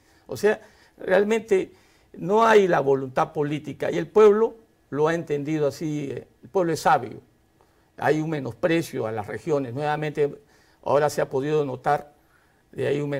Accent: Peru; como buenos peruanos, un proceso electoral limpio.

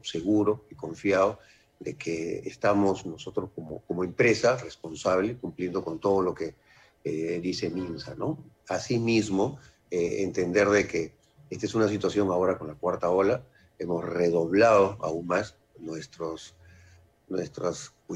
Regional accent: Peru; de las principales fuentes de proteína que tiene el peruano, ¿no? Y nosotros, fíjate, estadísticamente somos el país latinoamericano con más consumo per cápita de pollo, ¿no?

